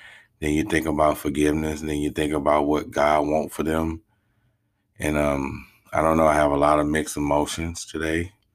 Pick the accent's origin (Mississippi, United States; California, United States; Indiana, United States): Mississippi, United States; Greenwood; And the reason I'm down here in my hometown, Greenwood, Mississippi, is because they're trying to let him out.